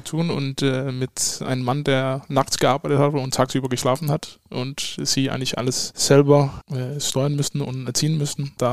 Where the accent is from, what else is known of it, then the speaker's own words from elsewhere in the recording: Copenhagen, Capital Region, Denmark; also born or lived in Leipzig; von ich geboren bin bis 19, wo ich dann nach Leipzig gezogen bin, habe ich die ganze Zeit in Kopenhagen gewohnt. Mhm. Deswegen ist Kopenhagen meine Heimat, Heimstadt.